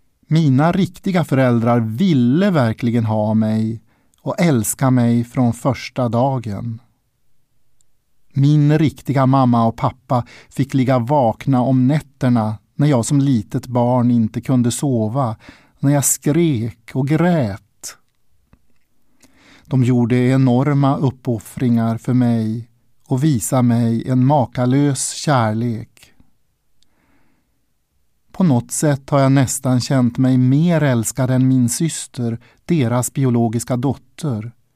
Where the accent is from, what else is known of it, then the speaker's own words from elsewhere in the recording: Sundsvall, Västernorrland County, Sweden; born there; Jag föddes i Sundsvall och var bara någon vecka gammal när jag kom till mamma och pappa.